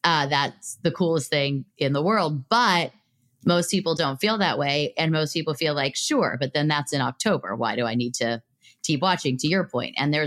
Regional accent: Los Angeles, California, United States; But I'm from Los Angeles and big Dodger fan.

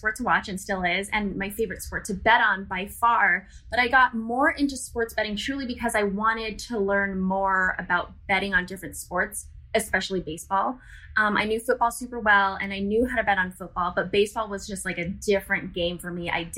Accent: Las Vegas, Nevada, United States; born and raised in Las Vegas, Nevada. Mm-hmm. So I grew up around casinos and sports betting because my parents worked in casinos

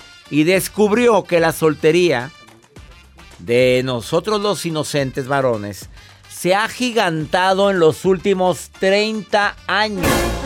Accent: Mexico; mire, le voy a explicar, soy mexicano, se abre así.

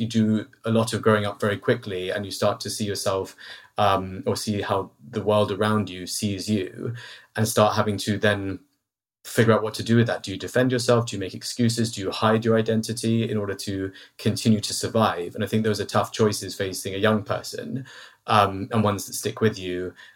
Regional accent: London, United Kingdom; as a Londoner, born and raised in London, taking the tube to and from school

